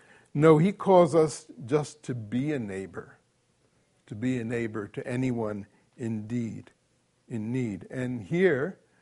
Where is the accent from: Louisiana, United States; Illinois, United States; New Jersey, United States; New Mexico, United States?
New Jersey, United States; Paterson; a small inner city church plant in Paterson, New Jersey, my hometown. As I said, I was the one in the road, 5 years old, playing ball with my brother.